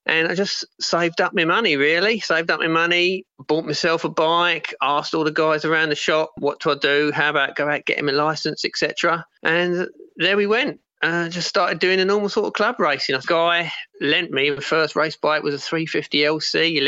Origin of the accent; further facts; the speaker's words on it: South East England, United Kingdom; I am from Kent, living in Herne Bay in Kent.